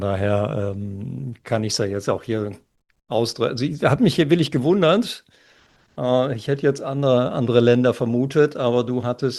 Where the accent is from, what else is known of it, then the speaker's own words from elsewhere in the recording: Lower Saxony, Germany; moved away; ich komme ja aus Ostfriesland, da trinkt man gewöhnlicherweise dreimal drei Tassen Tee am Tag. Ja, seitdem ich nicht mehr in Ostfriesland lebe, ist das ein bisschen abhanden gekommen.